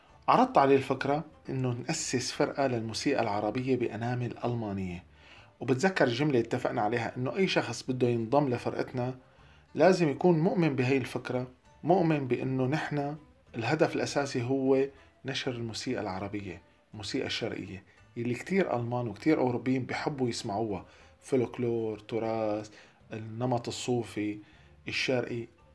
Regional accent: Damascus, Damascus Governorate, Syria; now in Germany; أقدم عاصمة مأهولة بالعالم، مدينة الياسمين دمشق. هالمدينة اللي عشت فيها طفولتي وشبابي

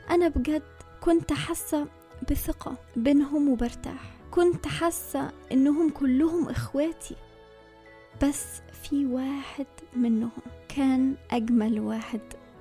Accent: Egypt; moved away; بس في نفس الوقت كانوا متمسكين بعاداتنا وتقاليدنا كمصريين

